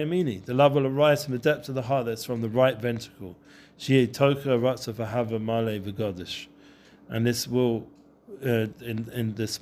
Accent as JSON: {"language": "English", "country": "United States", "said": "I'm also American. I don't like really eating meat."}